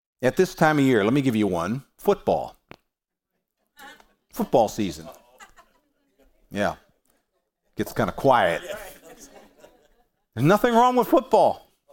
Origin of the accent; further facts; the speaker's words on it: Cleveland, Ohio, United States; I was born and raised in Cleveland.